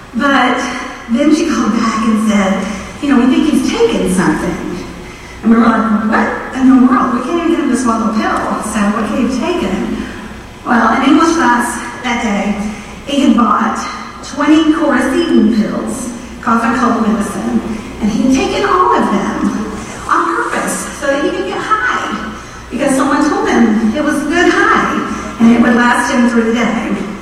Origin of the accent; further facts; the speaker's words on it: Nacogdoches, Texas, United States; also born or lived in Lufkin; I was born here in Lufkin 2 weeks before Jeff Childers was born here in Lufkin at the same hospital. I have a twin sister, but we didn't meet Jeff until 18 years later. We immediately moved to Nacogdoches.